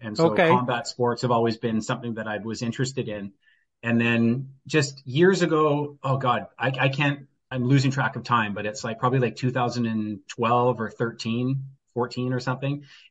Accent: Victoria, British Columbia, Canada; also born or lived in Vancouver / Cowichan Valley; In about 2010, I came to Victoria. I'm originally from Victoria. Well, I was born in Vancouver, but I grew up in Victoria and the Cowichan Valley for most of my life.

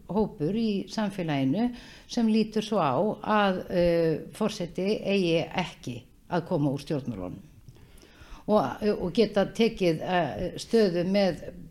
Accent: Reykjavík, Capital Region, Iceland; Já, ég fædd og uppalinn í Reykjavík. Var öll sumur í sveit norður í landi hjá föðurömmu minni. Ég ólst upp í háaleitinu.

